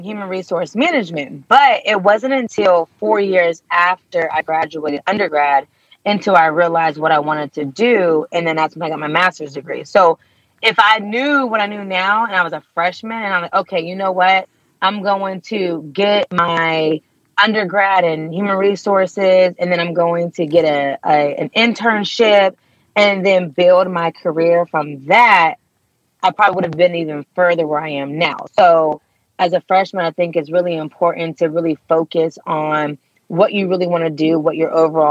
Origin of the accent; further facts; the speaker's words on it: Youngstown, Ohio, United States; I'm from Youngstown.